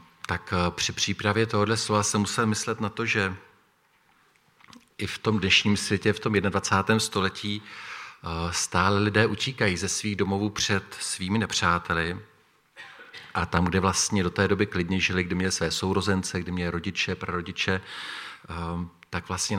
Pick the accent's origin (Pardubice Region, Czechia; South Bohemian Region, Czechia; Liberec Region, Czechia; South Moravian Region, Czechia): South Bohemian Region, Czechia; Tábor; jsem z Tábora, jak už to je zaznělo, mám tady manželku, máme 4 děti a jsem v Táboře ve staršostvu.